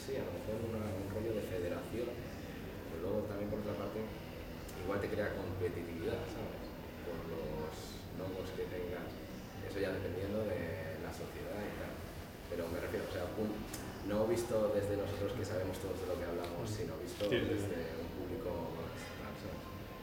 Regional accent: Madrid, Community of Madrid, Spain; now in Berlin, Germany; Yo de Madrid.

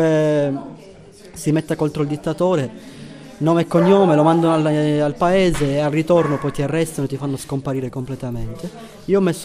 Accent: Tunisia; Italian is a second language; Avevo un desiderio irrefrenabile di partecipare, di poter dire un giorno ai miei fratelli tunisini

